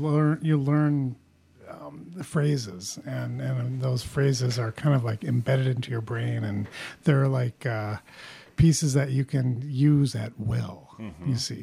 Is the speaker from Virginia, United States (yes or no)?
no; Rhode Island, United States; also born or lived in New York; I was born in New York and raised in Rhode Island, and we moved to St. Paul in 1970.